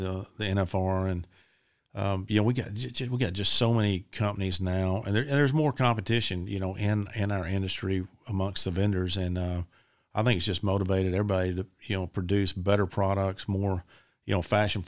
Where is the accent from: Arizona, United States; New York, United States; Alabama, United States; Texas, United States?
Texas, United States; Tyler; I'll be here a lot of, my hometown's only, Tyler's only 2 hours away.